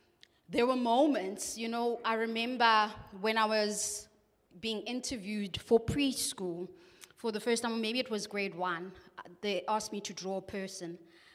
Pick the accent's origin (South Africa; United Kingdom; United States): South Africa; Mdantsane, Eastern Cape; So I grew up in Emdanzane in a location, but I went to a multiracial school.